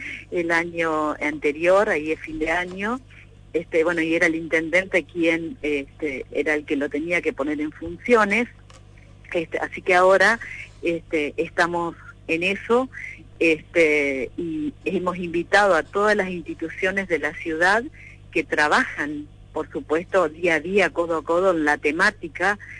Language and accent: Spanish; Argentina; somos argentinos